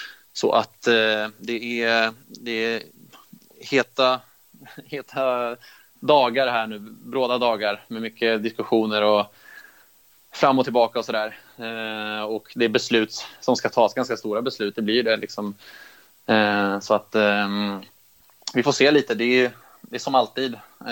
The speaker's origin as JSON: {"language": "Swedish", "town": "Stockholm", "region": "Stockholm County", "country": "Sweden", "tie": "born or raised there", "said": "AIK är ju väldigt nära min hemstad Stockholm."}